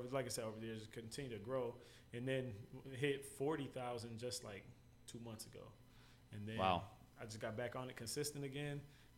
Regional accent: Rochester, United States; And, you know, I'm from Rochester.

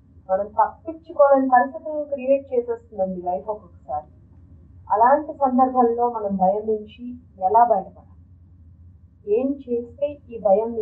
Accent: Bengaluru, Karnataka, India; First time మా ఊరు బెంగళూరులో వెళ్ళడం అనేది చాలా భయంగా ఉంది.

